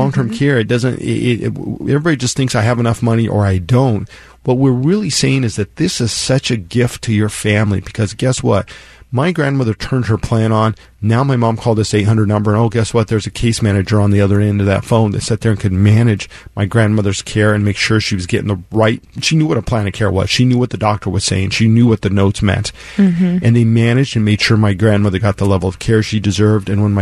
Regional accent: Colorado, United States; I grew up in Colorado, and my grandmother lived in this little town called Creed, Colorado.

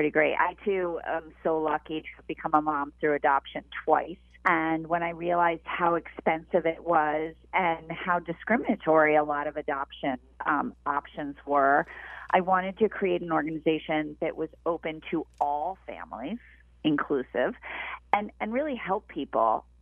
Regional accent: Philadelphia, Pennsylvania, United States; Well, you know, I was born and raised and lived most of my life in Philadelphia, so it is my hometown and a very special night.

